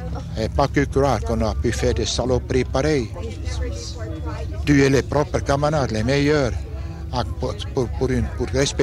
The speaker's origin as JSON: {"language": "French", "town": "Burgdorf", "region": "Bern", "country": "Switzerland", "moved": "yes", "said": "le 16 décembre 1936, je suis parti de Burtorf, c'est dans l'Emmendal, près de Berne."}